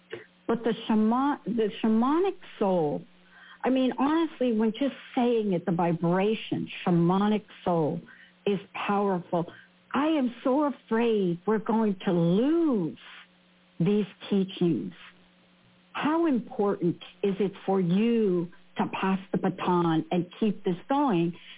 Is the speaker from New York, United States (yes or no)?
yes; Bronx, New York, United States; I'm a kid from the Bronx, New York